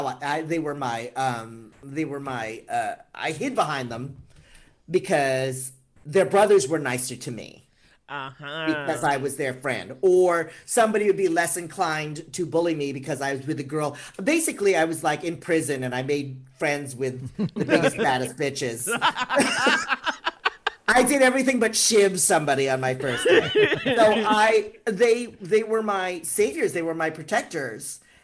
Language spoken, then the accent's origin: English; San Francisco, California, United States; I grew up in San Francisco. I was bused.